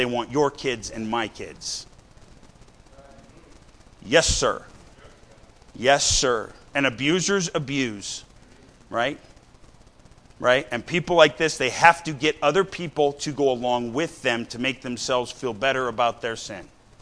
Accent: Missoula, Montana, United States; I grew up in Missoula, Montana, right next to a liberal arts university.

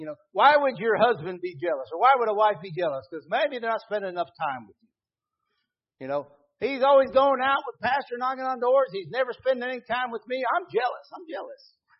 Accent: United States; You know, I grew up on the Dan River. I know about leaping in with 2 feet. I did it my whole life.

